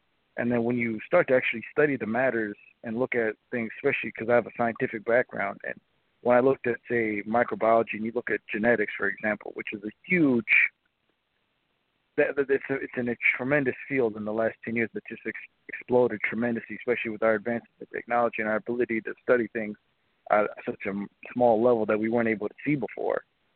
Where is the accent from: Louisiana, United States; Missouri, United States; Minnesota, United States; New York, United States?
Minnesota, United States; Right now I'm from Minnesota, but right now I think I'm in Alabama. I'm on a road trip right now.